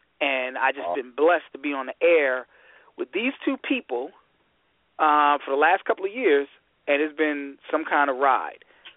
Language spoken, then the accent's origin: English; Michigan, United States; I'm your host from Michigan … General Manager of Siren Media Group.